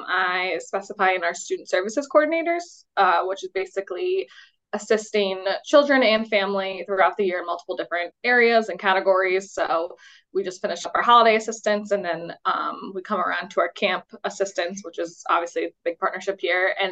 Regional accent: Saratoga, United States; I grew up in Saratoga. I've lived here all my past 28 years.

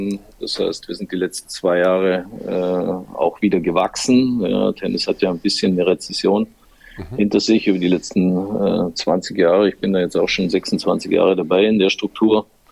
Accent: Baden-Württemberg, Germany; now in Munich, Germany; Ich bin jetzt seit 25 Jahren in München zu Hause. Von der Seite her kommt der bayerische Einschlag immer weiter durch, aber eigentlich bin ich ein Schwabe.

